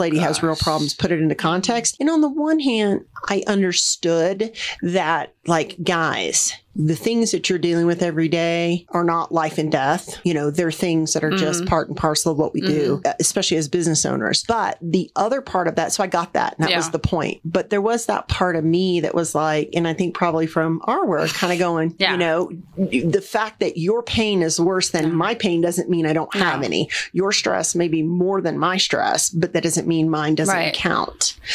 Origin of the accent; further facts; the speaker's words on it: Florida, United States; I'm from Florida, so